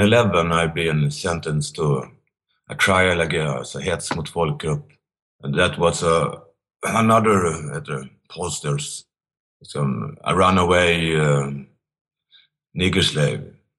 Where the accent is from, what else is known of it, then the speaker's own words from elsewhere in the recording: Umeå, Västerbotten County, Sweden; I am from Umeå, so then I'm doing the street art in Umeå.